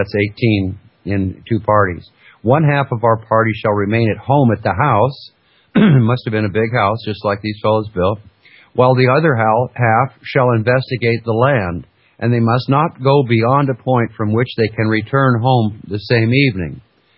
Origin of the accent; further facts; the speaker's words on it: Fairbanks, Alaska, United States; I grew up in Fairbanks, Alaska, and I spent almost 16 years living, in a little log cabin.